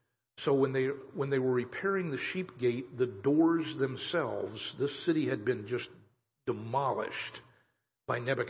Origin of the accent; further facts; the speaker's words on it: Kansas, United States; Can any good thing come out of Wyandotte County? Or Cass County or wherever. That's where I'm from. I grew up in Wyandotte County.